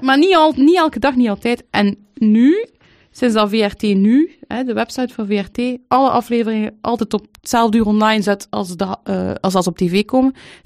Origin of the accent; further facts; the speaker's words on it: Gentbrugge, East Flanders, Belgium; Ik ben opgegroeid in Gentbrugge.